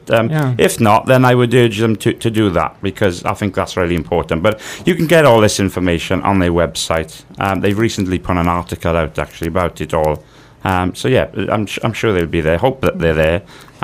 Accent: Wales, United Kingdom; And I'm from the Welsh Valleys originally.

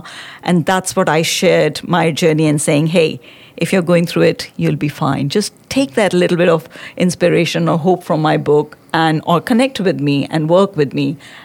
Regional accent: India; gone through so many challenges growing up in India as a girl

